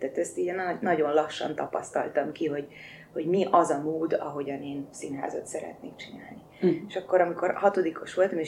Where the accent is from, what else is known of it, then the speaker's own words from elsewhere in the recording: Pilisvörösvár, Pest, Hungary; És mondom, tehát én Vörösvárról jövök